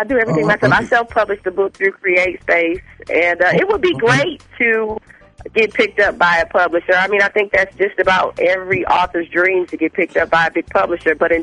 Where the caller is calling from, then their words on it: Flint, Michigan, United States; I'm in Michigan, right outside of Flint.